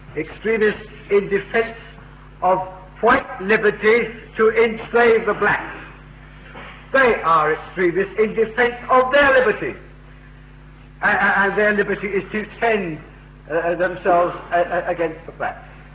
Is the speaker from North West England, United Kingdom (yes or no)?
no; London, United Kingdom; born there; I was born in the East End of London, the descendants of some 20 generations